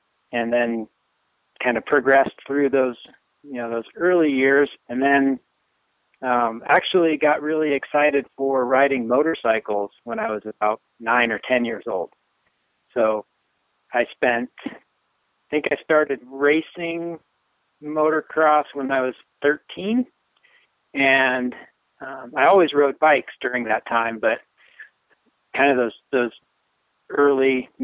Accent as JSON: {"language": "English", "town": "Newberg", "region": "Oregon", "country": "United States", "tie": "born or raised there", "said": "I grew up in the Northwest, so just a little bit west, southwest of Portland, Oregon, in a little town called Newburgh, which is now a much bigger town."}